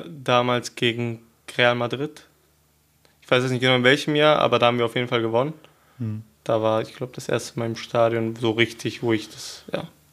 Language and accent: German; Hemer, North Rhine-Westphalia, Germany; born there; also ich bin in Hema geboren, im Sauerland.